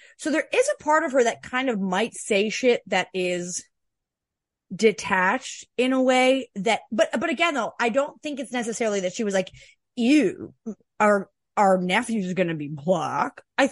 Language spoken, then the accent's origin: English; Canada; I'm a Canadian and like mean no harm